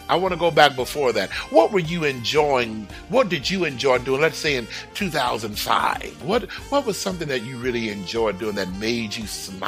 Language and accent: English; Houston, Texas, United States; I lived everywhere in Houston. I was born in Houston. I lived everywhere in Houston.